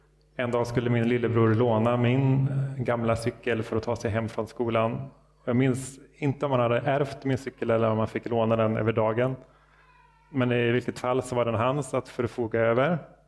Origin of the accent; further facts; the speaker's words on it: Uddevalla, Västra Götaland County, Sweden; När jag var runt 16 år gammal så bodde jag hemma i Uddevalla med mina föräldrar. Vårt bostadsområde, det låg lite utanför centrum.